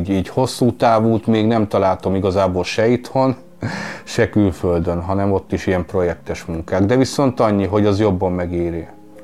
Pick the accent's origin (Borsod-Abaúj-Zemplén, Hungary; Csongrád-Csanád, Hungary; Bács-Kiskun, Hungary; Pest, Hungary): Borsod-Abaúj-Zemplén, Hungary; Múcsony; Itt Múcsonyban nőttem fel